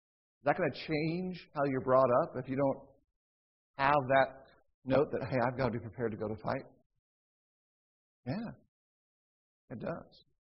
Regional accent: California, United States; And I grew up outside of San Francisco. You think that was different for me versus what you all grew up around?

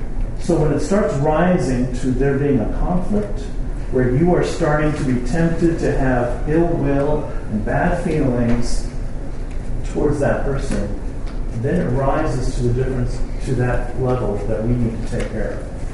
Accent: South Africa; I grew up in South Africa

